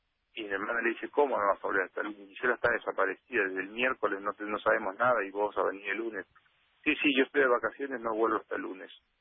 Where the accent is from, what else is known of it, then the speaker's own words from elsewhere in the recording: La Plata, Buenos Aires Province, Argentina; Nosotros somos de La Plata, pero trabajamos en Capital.